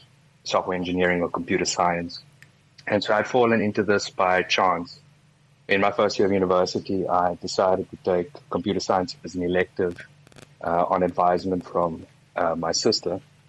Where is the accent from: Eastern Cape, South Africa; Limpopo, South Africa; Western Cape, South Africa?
Eastern Cape, South Africa; Uitenhage; I'm from Uitenhage, which is this very small town in the Eastern Cape, right next to Port Elizabeth. We're famous for the VW factory.